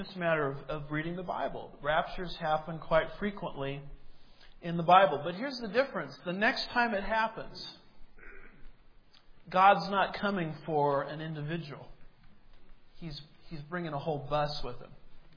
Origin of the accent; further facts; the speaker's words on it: Texas, United States; I'm from Texas. I'm around these people all the time.